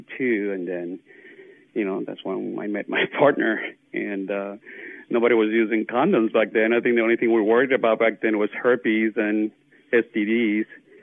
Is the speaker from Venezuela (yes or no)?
yes; Venezuela; moved away as an adult; now in United States; I'm originally from Venezuela, from South America, and I came to the U.S. in 1984. And, you know, moved here because of my boyfriend back then.